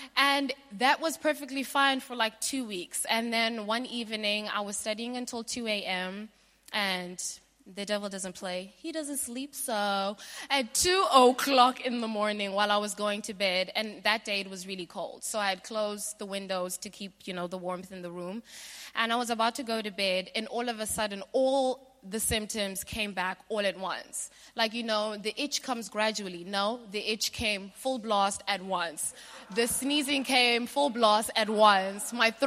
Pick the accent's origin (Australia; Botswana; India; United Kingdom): Botswana; I grew up in Botswana, so it's a very dry place.